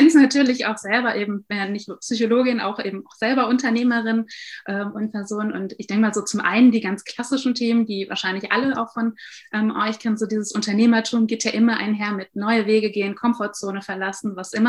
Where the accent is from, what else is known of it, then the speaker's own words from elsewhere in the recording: Rhineland, Germany; born there; Ich komme gebürtig aus dem Rheinland und habe es mich nach vielen Jahren wieder hier zurückverschlagen